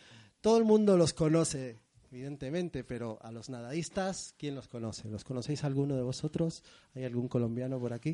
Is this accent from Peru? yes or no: yes; Peru; no nací en los 60, pero soy peruano, nací en los 70.